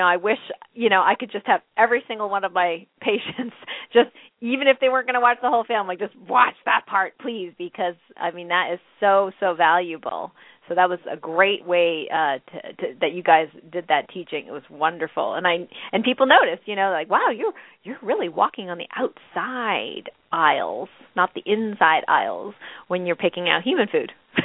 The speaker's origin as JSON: {"language": "English", "country": "Canada", "said": "And I'm originally from Canada"}